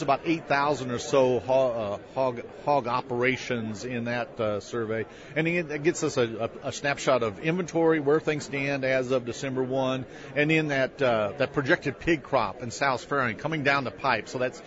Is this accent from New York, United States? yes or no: no; DuQuoin, Illinois, United States; also born or lived in Washington, D.C. / Indiana / Iowa / Tennessee; I grew up in Perry County, Illinois. That's the town is DuCoin, just a little dot in the road there. And I went to school in Carbondale and then hit the road and went around different places.